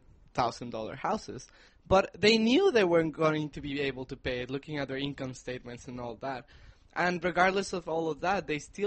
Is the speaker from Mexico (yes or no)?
yes; Mexico; because I am from Mexico, and we Mexicans see Americans that they always take out loans for everything